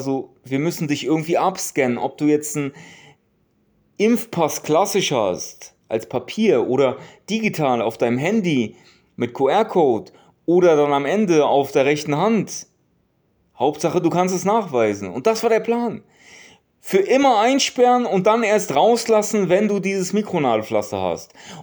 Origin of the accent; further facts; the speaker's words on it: Turkey; Das sage ich zu euch als Türke, als Osmane.